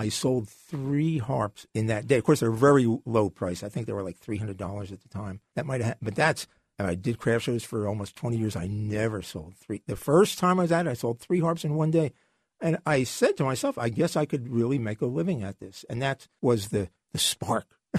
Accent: Hillside, New Jersey, United States; No, Hillside, New Jersey. Hillside, there you go. Hillside is probably way above water. Cute little suburb of Newark.

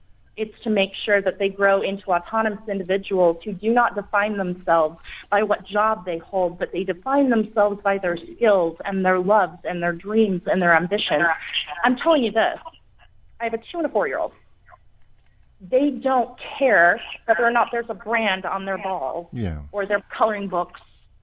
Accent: Utah, United States

